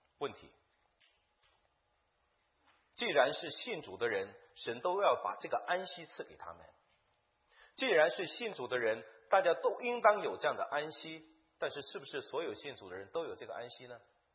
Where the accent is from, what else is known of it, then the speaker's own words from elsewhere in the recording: China; 对于所有的外邦信徒来说，包括我们中国人，在我们面对这个信仰的时候，我们最大的挑战是脱离我们背景的影响